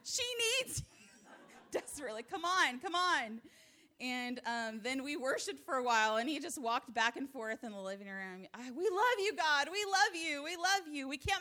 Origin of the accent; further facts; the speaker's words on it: United States; we are American. So, you know, we're so lighthearted and we're not as serious as other countries are about things like this.